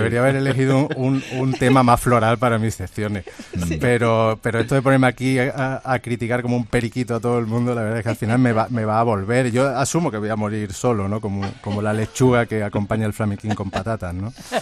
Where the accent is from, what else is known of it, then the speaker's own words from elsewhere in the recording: Córdoba, Andalusia, Spain; yo soy cordobés, como sabe, y llevo ya un tiempo viviendo en Sevilla